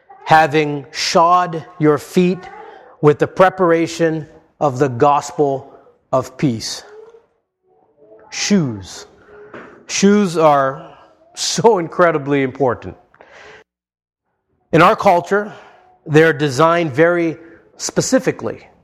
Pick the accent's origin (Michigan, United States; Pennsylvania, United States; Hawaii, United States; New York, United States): Hawaii, United States; And growing up in Hawaii, I remember well, in the year 1986, I was only 11 years old at that time